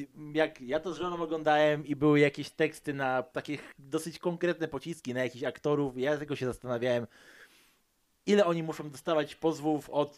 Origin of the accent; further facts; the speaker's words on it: Poznań, Greater Poland Voivodeship, Poland; jak już o tramwaju wspomniałem, jesteśmy z Poznania